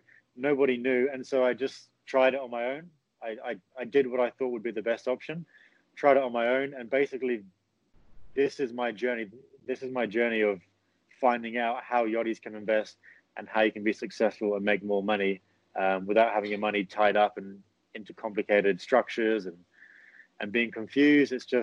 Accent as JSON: {"language": "English", "region": "Dubai", "country": "United Arab Emirates", "tie": "born or raised there", "also_born_or_lived": "New Zealand", "said": "I am English Kiwi, and I was raised in Dubai, actually. And then I went to New Zealand to finish my schooling and go to university"}